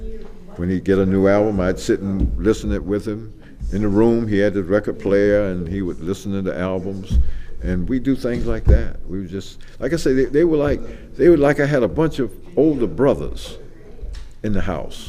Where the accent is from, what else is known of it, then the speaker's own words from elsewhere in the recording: St. Petersburg, Florida, United States; The era when I grew up in St. Petersburg, back during the late 50s, early 60s, I grew up in my grandmother and grandfather's house primarily